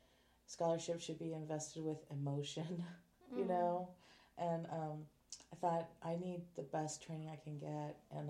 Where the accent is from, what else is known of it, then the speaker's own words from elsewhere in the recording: Portland, Oregon, United States; I have a son, Leroy. He's 7, and I'm from Portland, Oregon. But I did go to University of Oregon in Eugene for my undergrad.